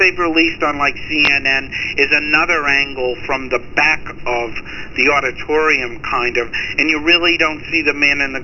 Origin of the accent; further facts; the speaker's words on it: Massachusetts, United States; You know, I'm from Massachusetts, and I'm a registered Democrat